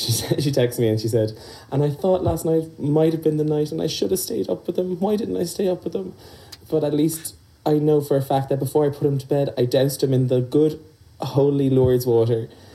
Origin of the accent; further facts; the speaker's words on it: Waterford, Munster, Ireland; Has to be in a Waterford crystal font at the front door, because we're from Waterford.